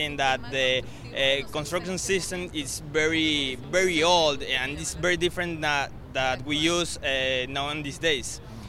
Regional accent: Venezuela; We're from Venezuela.

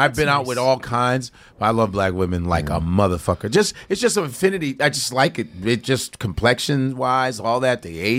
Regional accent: Chicago, Illinois, United States; As a white dude, when you date a black girl, I know dudes, growing up in Chicago

